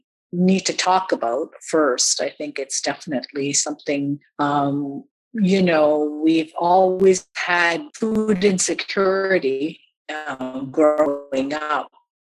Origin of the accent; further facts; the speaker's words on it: New Brunswick, Canada; now in Fredericton, Canada; I'm from Tobik First Nation, although I live in Fredericton, New Brunswick.